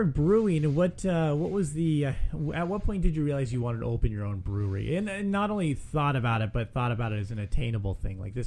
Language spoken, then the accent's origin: English; Los Angeles, California, United States; I grew up in the Southwest. I grew up in LA. It's hot all the time. I loved it.